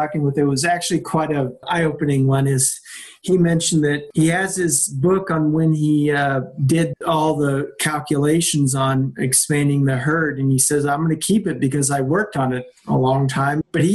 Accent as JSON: {"language": "English", "region": "Wisconsin", "country": "United States", "said": "I'm being from Wisconsin, obviously seeing things firsthand is kind of eye-opening."}